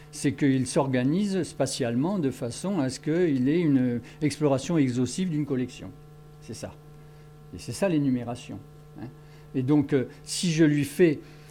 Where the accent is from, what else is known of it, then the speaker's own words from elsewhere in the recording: Bordeaux, Nouvelle-Aquitaine, France; Je suis bordelais, donc je date.